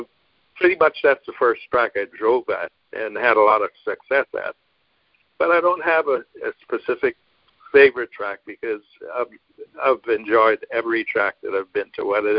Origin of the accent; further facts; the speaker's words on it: Guyana; I was from South America, Guyana.